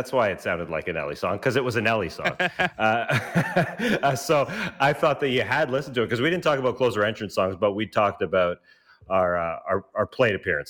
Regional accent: Toronto, Ontario, Canada; baseball was my first true love growing up in Toronto.

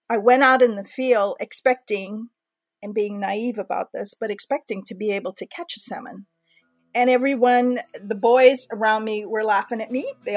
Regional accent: Hawaii, United States; I'm Native Hawaiian.

